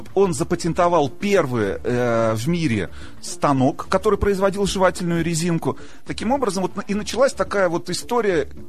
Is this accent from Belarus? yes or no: no; Tajikistan; Знаете, в детстве в Таджикистане не было жевательной резинки.